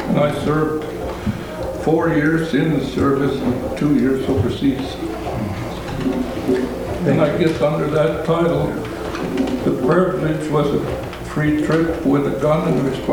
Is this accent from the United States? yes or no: yes; Minneapolis, Minnesota, United States; from Minneapolis